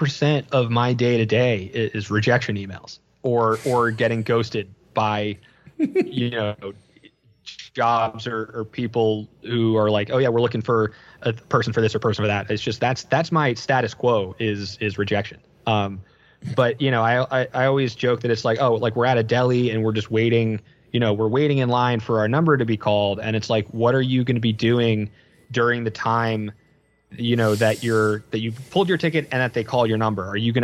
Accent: New Jersey, United States; And, you know, like growing up in New Jersey, like the hustle, the grind, like that's, you know, I appreciate having had like that like gotta hustle DIY, do it live environment before I went to structure.

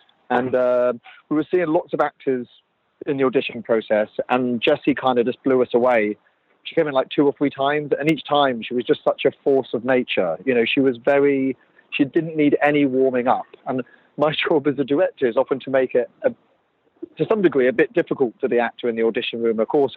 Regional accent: Jersey; But even when I was growing up in Jersey in the 80s, he was still a kind of specter that haunted the island.

